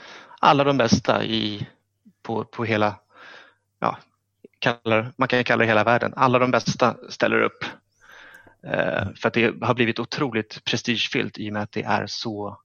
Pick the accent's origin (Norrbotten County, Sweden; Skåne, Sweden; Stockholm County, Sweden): Stockholm County, Sweden; Stockholm; Jag är från Stockholm.